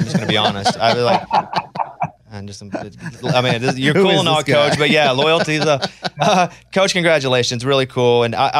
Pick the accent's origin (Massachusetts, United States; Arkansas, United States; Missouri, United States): Arkansas, United States; Mountain Pine; From Central Arkansas. It's a town of about 700 called Mountain Pine and Little Rock. Lived there.